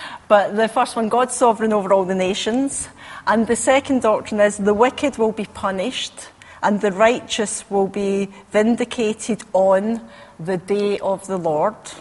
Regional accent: Scotland, United Kingdom; Now, being Scottish, I appreciate saying it as it is, so I actually can relate to a lot of these prophets.

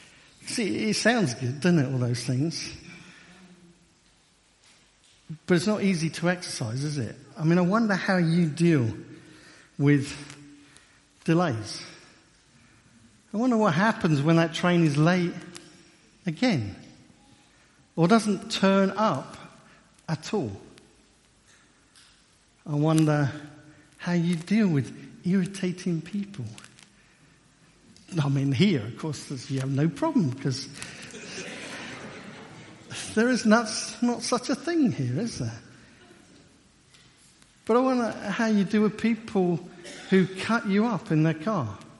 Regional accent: United Kingdom; And we're British, so we were queuing orderly.

